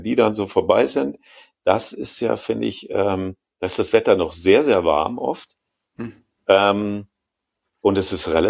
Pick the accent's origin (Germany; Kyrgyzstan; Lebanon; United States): Germany; Inning am Ammersee, Bavaria; ich bin ja in Inning am Ammersee aufgewachsen